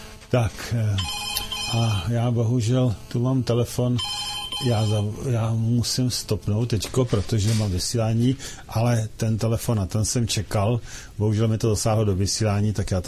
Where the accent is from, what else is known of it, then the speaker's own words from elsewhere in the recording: Plzeň, Plzeň Region, Czechia; jsem z Plzně